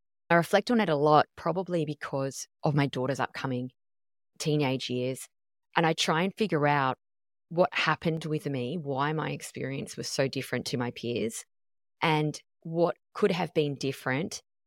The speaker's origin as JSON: {"language": "English", "region": "Tasmania", "country": "Australia", "tie": "born or raised there", "said": "And so I grew up in Tassie and she would always have the door open and the windows open."}